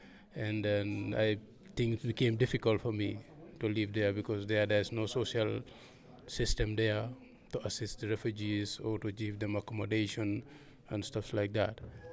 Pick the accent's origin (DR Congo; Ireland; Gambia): Gambia; also born or lived in Italy; now in Germany; I am from Gambia, and I came to Germany in 2011. But before Germany, I was in Italy, where I asked for a political asylum, and my asylum has been accepted. So I live there